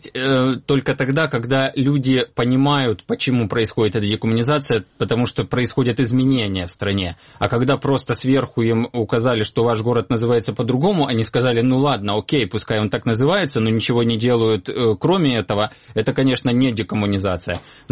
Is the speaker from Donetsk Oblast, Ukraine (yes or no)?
yes; Donetsk, Donetsk Oblast, Ukraine; Приятно, когда нам звонят из Донецка, из моего родного города, из нашего родного города